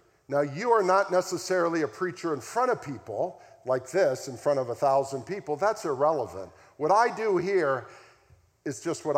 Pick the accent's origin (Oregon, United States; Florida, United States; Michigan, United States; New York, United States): Florida, United States; I'm from South Florida.